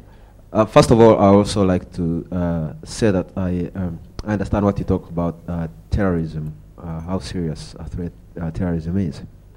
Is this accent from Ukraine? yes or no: no; Uganda; born there; The region where I come from, where I've been born, I was born in Uganda.